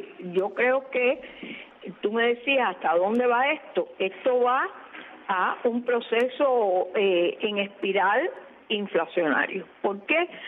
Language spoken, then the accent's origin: Spanish; Cuba